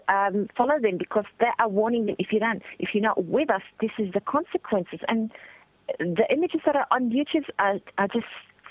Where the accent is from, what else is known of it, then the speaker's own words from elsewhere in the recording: Australia; The way I see it, as an Australian